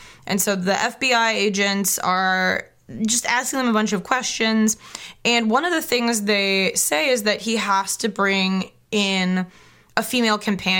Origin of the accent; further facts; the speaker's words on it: Midwest, United States; that's just because we're from the Midwest and, like, we're, like